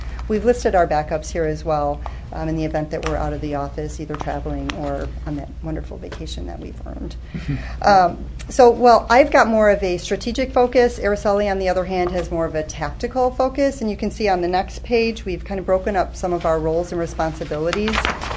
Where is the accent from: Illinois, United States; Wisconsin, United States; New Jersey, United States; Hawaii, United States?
Illinois, United States; Chicago; Born and raised in Chicago.